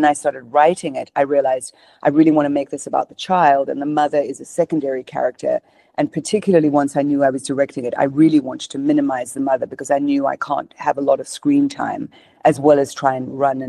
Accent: South Africa; reminding me, she was in Zimbabwe, I was in South Africa, but it reminded me so much of many aspects of my childhood.

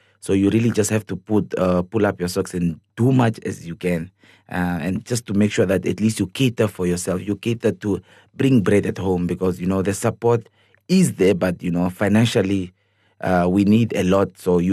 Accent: Katutura, Khomas, Namibia; I come from Katutura. I understand the people that lives in shacks.

